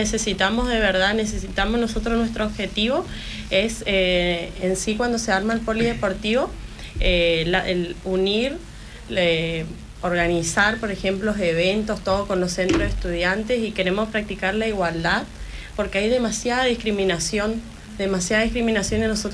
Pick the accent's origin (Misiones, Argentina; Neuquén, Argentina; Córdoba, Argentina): Misiones, Argentina; Puerto Iguazú; de Puerto Iguazú Misiones, de la Escuela Normal Superior número 8.